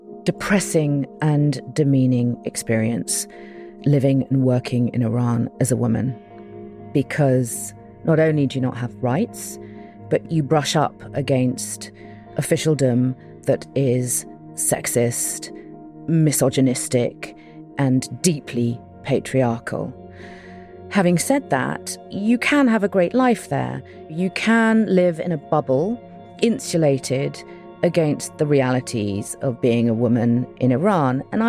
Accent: United Kingdom; I'm a British-Iranian journalist, documentary maker, and author.

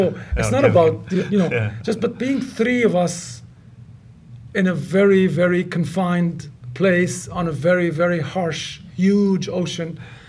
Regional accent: Lebanon; yes, I feel I'm from Lebanon and I live in Lebanon and my heart is there and my roots are there.

